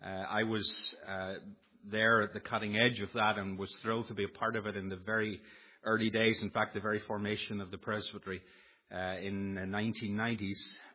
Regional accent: Arkansas, United States; accent: Arkansas accent; I'm not from South Carolina. I'm from Arkansas. Yeah, I'm from. So it's an Arkansas accent you'll have to get used to.

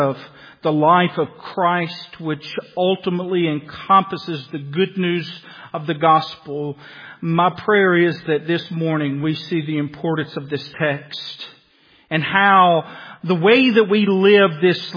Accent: Alabama, United States; I'm from Alabama. I struggle with that.

